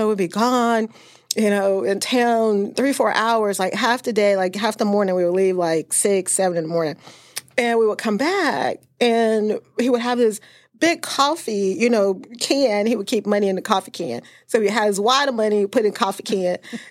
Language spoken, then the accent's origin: English; Jackson, Mississippi, United States; I grew up in Jackson, Mississippi around construction, around my grandfather, and they were always in real estate.